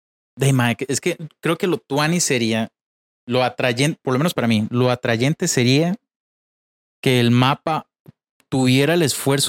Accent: Heredia, Costa Rica; para los que somos de Heredia, imagínense la fachada de la iglesia del centro de Heredia

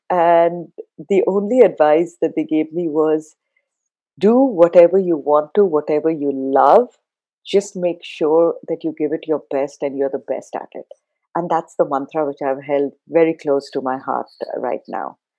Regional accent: Ranchi, Jharkhand, India; also born or lived in Punjab; I grew up in India. I was born in Punjab in northern India, but grew up in a really small town in eastern India called Ranchi. It's close to Calcutta or Kolkata right now.

